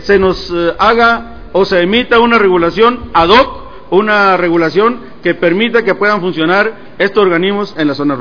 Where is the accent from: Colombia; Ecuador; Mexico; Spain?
Mexico; Sinaloa; yo vengo del estado de Sinaloa.